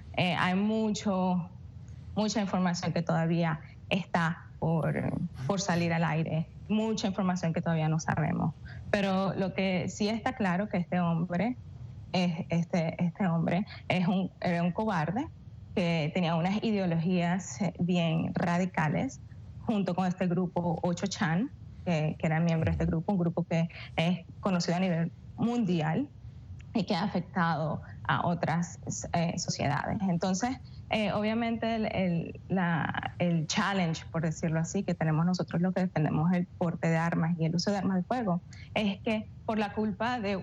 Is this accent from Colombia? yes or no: no; Venezuela; moved away as an adult; now in United States; Yo vengo de Venezuela, de un país donde el control de armas existe